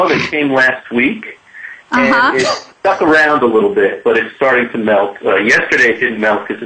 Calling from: West Hurley, New York, United States; Hi, guys. I'm calling in from West Hurley, New York.

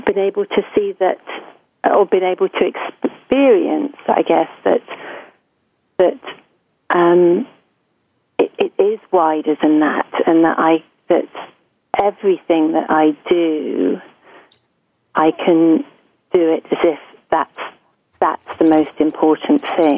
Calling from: Oxford, South East England, United Kingdom; I'm calling from Oxford in England.

